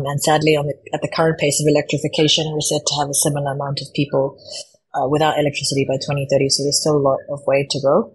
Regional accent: South Africa; So I grew up in South Africa, and so the grid has really just deteriorated over time.

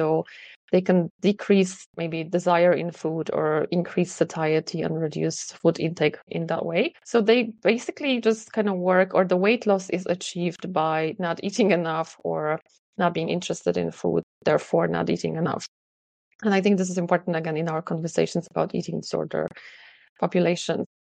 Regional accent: Poland; moved away as an adult; now in Ireland; So I live in Ireland for 20 years, although I'm originally from Poland

